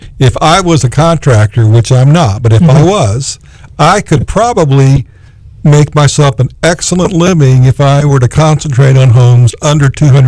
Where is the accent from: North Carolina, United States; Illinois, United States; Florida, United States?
Florida, United States; Me because I grew up in Palm Beach County